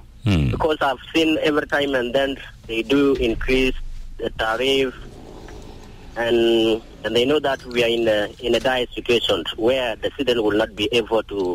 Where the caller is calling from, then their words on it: Akobo, Jonglei, South Sudan; Yeah, you are connected with … from Akobo.